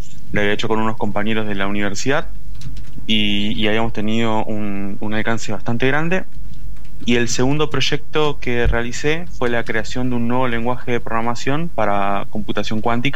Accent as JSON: {"language": "Spanish", "town": "Quilmes", "region": "Buenos Aires Province", "country": "Argentina", "tie": "born or raised there", "said": "Yo nací en Quilmes, en Villa La Florida. En el lugar donde crecí no había mucho conocimiento sobre estudios universitarios"}